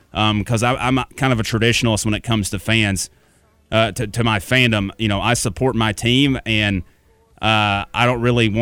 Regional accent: Georgia, United States; I grew up in Georgia. I'm an Atlanta sports fan.

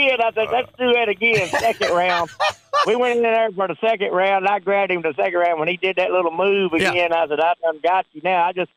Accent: Lebanon, Kentucky, United States; I'm from Lebanon, Marion County, Kentucky, down in Central.

